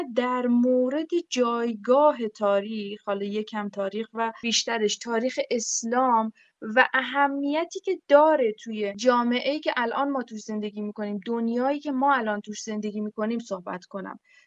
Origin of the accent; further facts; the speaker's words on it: Kamyaran, Kurdistan, Iran; now in Tehran, Iran; من 28 سالمه، اهل شهرستان کامیاران استان کردستان هستم و به هر حال دیگه اصالتاً کرد هستم و خودم به خاطر تحصیل توی تهران زندگی میکنم، یعنی به خاطر دانشگاه و اینها.